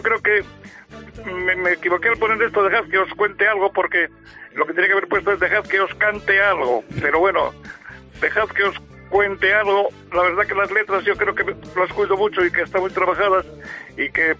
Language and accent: Spanish; Oviedo, Asturias, Spain; Yo soy de Largallosa, sí.